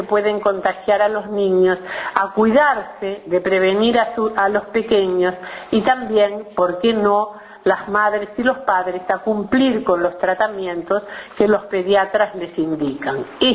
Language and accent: Spanish; Uruguay; yo me siento muy mal como uruguaya